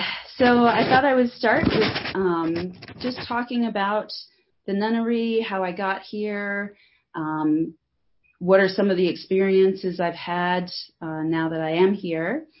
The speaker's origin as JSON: {"language": "English", "country": "United States", "said": "I'm from America originally."}